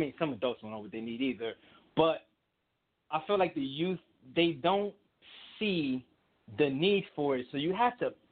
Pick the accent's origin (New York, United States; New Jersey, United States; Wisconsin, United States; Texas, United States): New Jersey, United States; Paterson; because of my own experience being a troubled youth growing up in Patterson, getting in trouble, stealing cars, selling drugs.